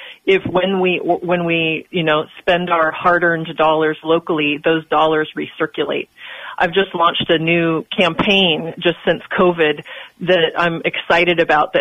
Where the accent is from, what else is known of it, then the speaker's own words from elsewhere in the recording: California, United States; I actually I grew up in the East Bay and spent my childhood summers out in Casadero.